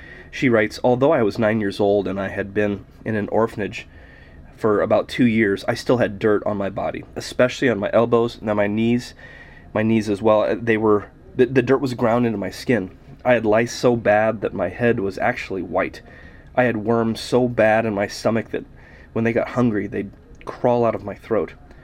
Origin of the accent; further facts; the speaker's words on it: Atlantic, Iowa, United States; I'll tell you a little bit about me. I'm from Atlantic, Iowa.